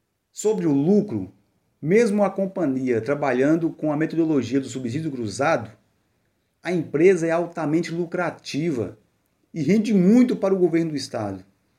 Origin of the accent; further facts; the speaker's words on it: Salinas, Minas Gerais, Brazil; a exemplo da região do Vale do Jequitinhonha, norte de Minas, de onde eu sou da cidade de Salinas, então é uma região muito carente.